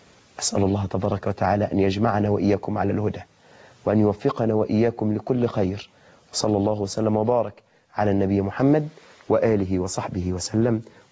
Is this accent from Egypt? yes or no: yes; Suez, Suez Governorate, Egypt; لأن أنا من السويس